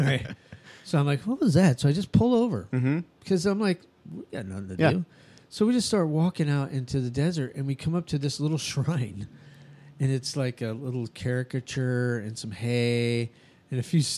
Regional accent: New Mexico, United States; I wonder how that Southwest, because I grew up in New Mexico. I'm a big fan of that half of the country.

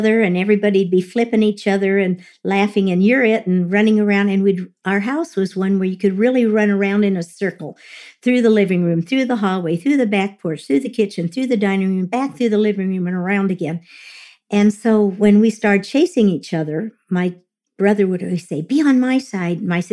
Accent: Los Angeles, California, United States; born there; I was born on May 28th, 1941. I was born in Los Angeles, California.

